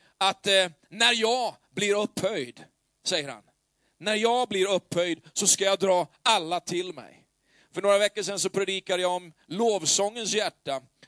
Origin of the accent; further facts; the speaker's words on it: Västerås, Västmanland County, Sweden; min hemstad Västerås